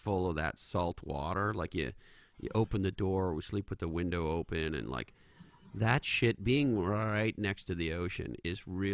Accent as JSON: {"language": "English", "town": "Montreal", "region": "Quebec", "country": "Canada", "tie": "born or raised there", "said": "And I remember as a kid growing up in Montreal, Canada"}